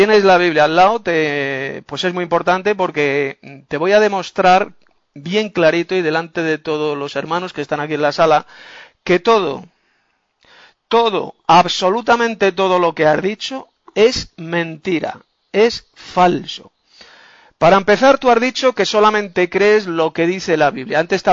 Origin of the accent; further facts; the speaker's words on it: Madrid, Community of Madrid, Spain; de Madrid, España.